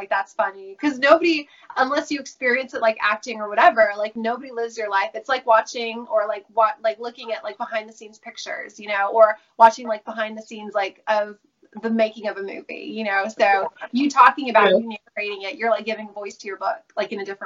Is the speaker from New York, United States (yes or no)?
no; California, United States; I would like slowly move closer and closer to Los Angeles, just because I'm from Orange County.